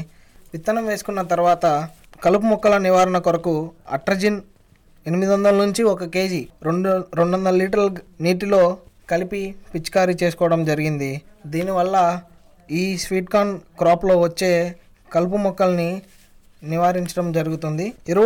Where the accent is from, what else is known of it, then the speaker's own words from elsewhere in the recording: Mulakaluru, Andhra Pradesh, India; మా ఊరు ములకలూరు, నర్సరావుపేట మండలం, గుంటూరు జిల్లా, పల్నాడు జిల్లా. నేను ఒక సామాన్య రైతు కుటుంబానికి చెందిన వ్యక్తిని.